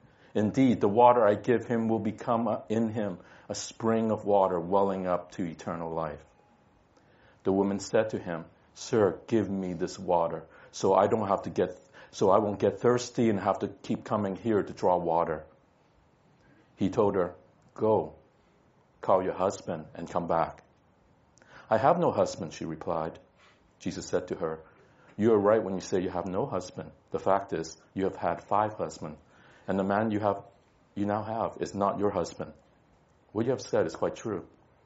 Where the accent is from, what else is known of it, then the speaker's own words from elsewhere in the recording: Vancouver, British Columbia, Canada; I am from Vancouver originally. My family moved here about 7 years ago.